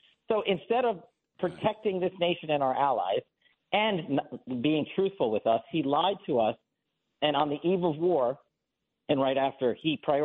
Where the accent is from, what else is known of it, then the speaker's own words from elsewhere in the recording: Nevada, United States; like my home state of Nevada